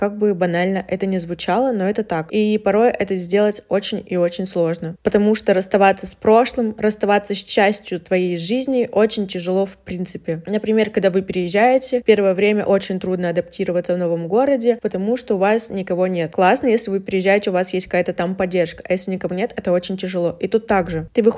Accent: Yekaterinburg, Sverdlovsk Oblast, Russia; мне 21, и я из Екатеринбурга.

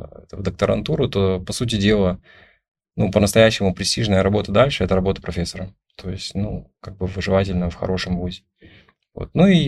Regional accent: Almaty, Kazakhstan; also born or lived in United States; я родился и вырос в Алмате, закончил Казахский госуниверситет в 97 году

